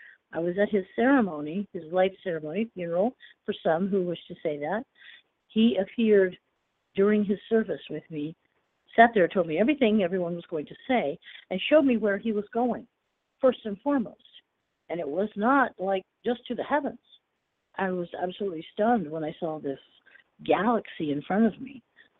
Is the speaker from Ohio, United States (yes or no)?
yes; Ohio, United States; I'm from Ohio originally, so it's a little window, so enjoy it.